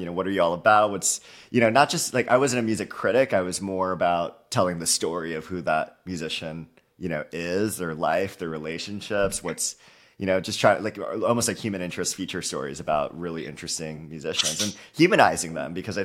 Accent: Aiea, Hawaii, United States; So I'm born and raised in Hawaii, small community of Aiea in the island of Oahu. Public school kid, you know, my whole life.

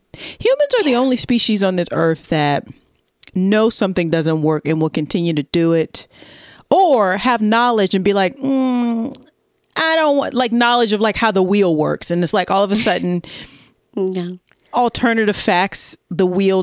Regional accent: the South, United States; Well, I am from the South, so yes.

